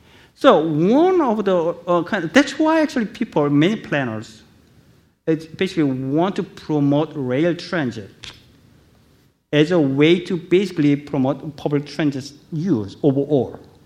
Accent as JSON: {"language": "English", "country": "South Korea", "tie": "born or raised there", "second_language": "English", "said": "Actually, I'm from Korea. Actually, I was born and raised in Korea."}